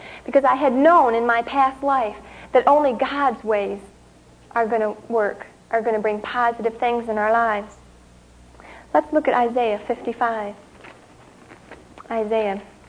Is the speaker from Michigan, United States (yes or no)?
yes; Baldwin, Michigan, United States; I said, Lord, I grew up in Baldwin. And Baldwin's another hick town.